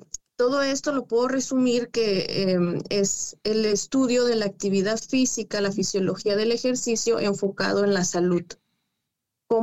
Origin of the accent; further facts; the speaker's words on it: Chihuahua, Mexico; now in United States; Yo soy de Chihuahua, del norte de México, y nací en Ciudad Capital. Ya tengo aquí en Estados Unidos unos 4 o 5 años aproximadamente